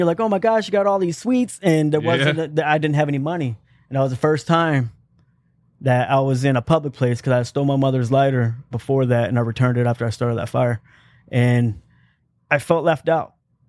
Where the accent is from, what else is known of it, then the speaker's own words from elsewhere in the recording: Virginia, United States; also born or lived in Phoenix, United States / Europe; My father was in the Air Force, and we moved to Virginia, Langley, down in southern region of Virginia. Went to Europe in the early 80s for 4 years